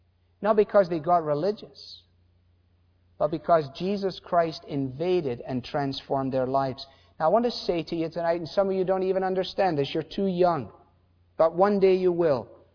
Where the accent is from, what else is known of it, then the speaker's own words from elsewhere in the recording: Glasgow, Scotland, United Kingdom; I was brought up in Glasgow, a major industrial city